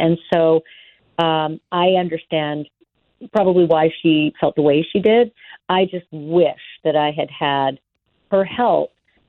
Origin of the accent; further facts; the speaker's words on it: Dallas, Texas, United States; I came from Dallas, Texas. I emigrated through Dallas. I was a local anchor in Dallas.